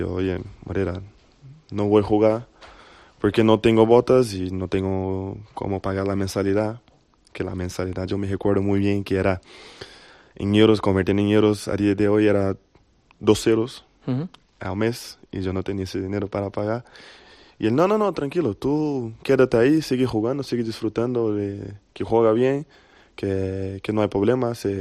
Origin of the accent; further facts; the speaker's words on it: São Paulo, Brazil; now in Spain; desde que salí de São Paulo ya tenía claro que mi sueño era jugar siempre el Madrid